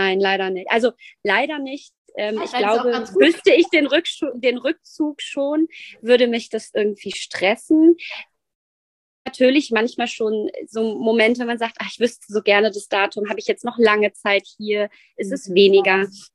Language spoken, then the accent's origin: German; Dortmund, North Rhine-Westphalia, Germany; Dortmund ist groß dagegen, sage ich dir. Meine Heimat ist groß.